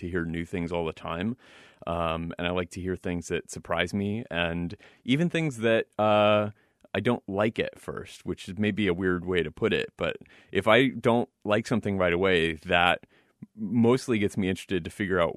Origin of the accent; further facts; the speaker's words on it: St. Louis, Missouri, United States; I'm from St. Louis, Missouri.